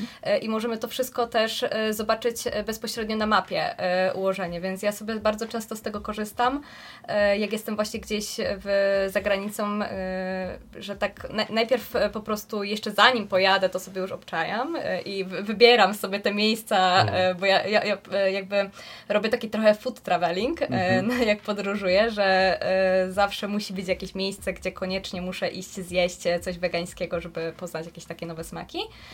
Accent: Chrzanów, Lesser Poland, Poland; ja sama pochodzę na przykład z Chrzanowa i wiem, że jak chciałam gdzieś tam pójść

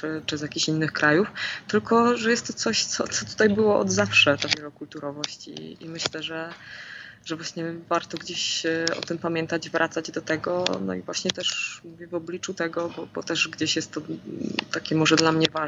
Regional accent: Olsztyn, Warmian-Masurian Voivodeship, Poland; ja jestem z Olsztyna, a tam w większości wszyscy po wojnie po prostu byli na tę ziemię, więc moi dziadkowie też pochodzili z Wilna

